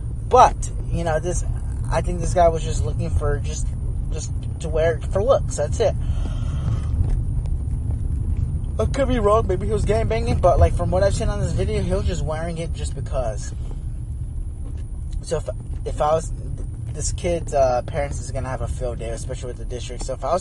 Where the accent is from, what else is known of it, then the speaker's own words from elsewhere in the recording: Arizona, United States; Hit Arizona, you know, so I'm from Arizona, so I gotta hit home.